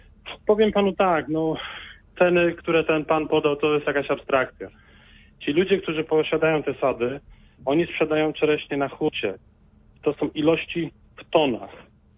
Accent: Greater Poland Voivodeship, Poland; Akurat pochodzę z rejonu, gdzie jest chyba największe zagłębie sadów w Wielkopolsce.

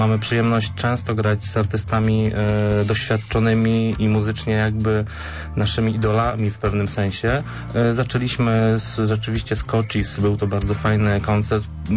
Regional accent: Krotoszyn, Greater Poland Voivodeship, Poland; Tak, pochodzimy z Krotoszyna

